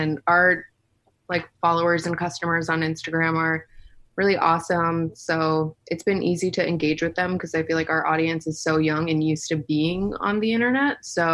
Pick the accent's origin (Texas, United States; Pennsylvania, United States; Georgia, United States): Pennsylvania, United States; every Friday I was at shows because I'm from Pennsylvania, so a lot of people would like come in from New York, or like it's kind of like a tri-state stop.